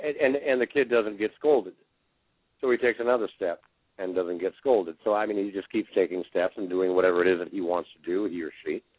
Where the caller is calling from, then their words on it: Texas, United States; I mean, I'm calling you from Texas, and my own congressman, I'm sure he's a great guy